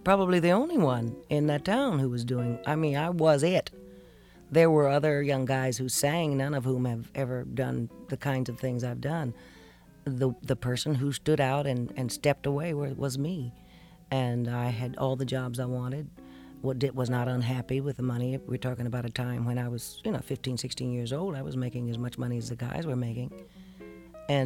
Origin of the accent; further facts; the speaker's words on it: Columbus, United States; I played all the clubs that you could possibly play in and around my hometown in Columbus.